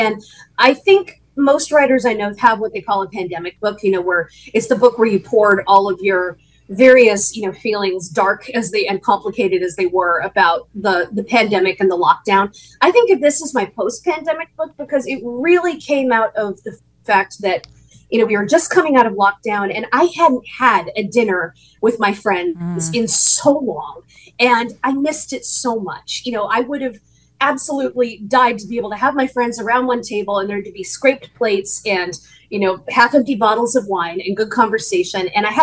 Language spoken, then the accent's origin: English; United States; being an American feels like a complicated thing right now.